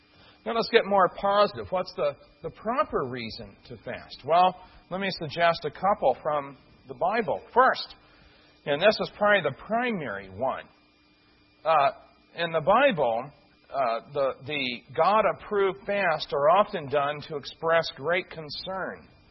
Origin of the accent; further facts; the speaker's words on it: Midwest, United States; as we call it where I grew up in the Midwest